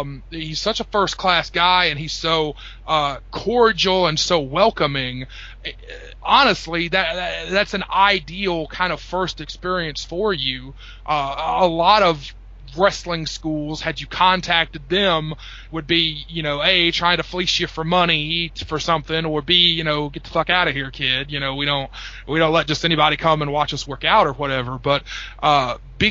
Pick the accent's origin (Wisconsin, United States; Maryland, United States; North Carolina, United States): North Carolina, United States; I'm from North Carolina.